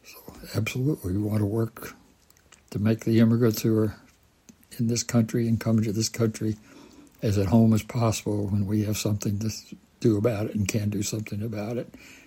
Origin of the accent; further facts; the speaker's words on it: Tennessee, United States; That was a bit of my experience growing up in East Tennessee.